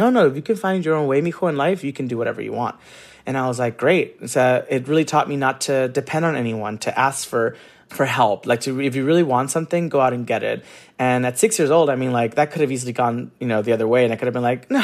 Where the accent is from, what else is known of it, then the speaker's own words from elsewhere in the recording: San Gabriel, California, United States; also born or lived in Orange County; because I grew up in Orange County and then in San Gabriel